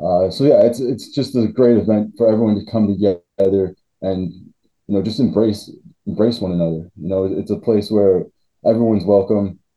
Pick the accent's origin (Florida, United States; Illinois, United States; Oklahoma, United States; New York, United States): Illinois, United States; Chicago; I actually grew up in the Chicago area. I was born in Chicago and went back and forth kind of between the city and the suburbs.